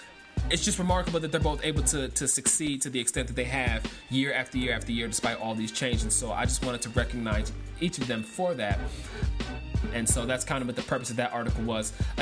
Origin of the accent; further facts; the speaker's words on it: Cleveland, Ohio, United States; I'm from Cleveland, Ohio, man. We're all about the underdogs in Cleveland, Ohio.